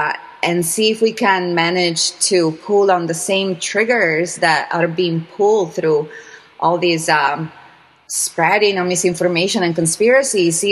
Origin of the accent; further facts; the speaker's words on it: Veneto, Italy; I am originally from Italy, from Veneto specifically, which got really hit super hard right at the top of it all.